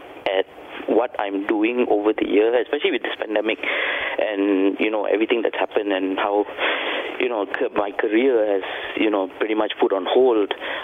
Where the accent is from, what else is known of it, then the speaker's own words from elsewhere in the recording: Malaysia; as an Malaysian Indian, I think, we've been brought up with the fact that, what would this fella think if I did this?